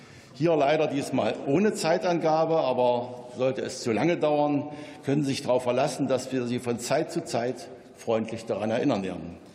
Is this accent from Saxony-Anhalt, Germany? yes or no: yes; Bitterfeld-Wolfen, Saxony-Anhalt, Germany; Zu sehen sind Bilder aus meiner Heimatstadt Bitterfeld-Wolfen.